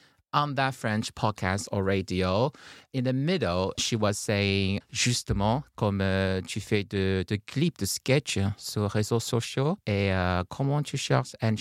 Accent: Taiwan; I'm from Taiwan. My mom is Taiwanese and my father is Taiwanese.

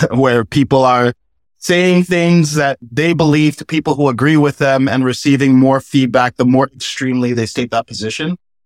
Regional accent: New York, United States; I mean, I'm Black. I grew up in New York. I went to Harvard. I worked in tech.

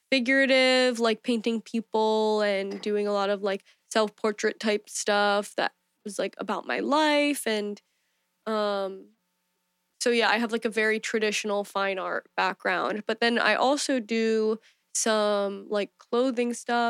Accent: Baltimore, Maryland, United States; moved away as an adult; now in New York, United States; I was born in Baltimore and I lived there until I was 18 when I moved to New York.

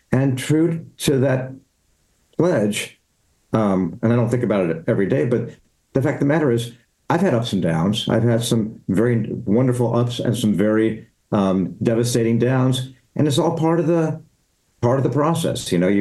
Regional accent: Los Angeles, California, United States; I'm from Los Angeles.

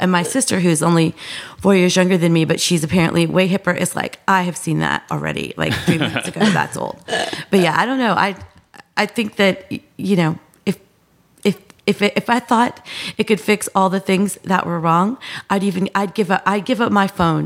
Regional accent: Virginia Beach, Virginia, United States; born or raised there; also born or lived in Berlin, Germany

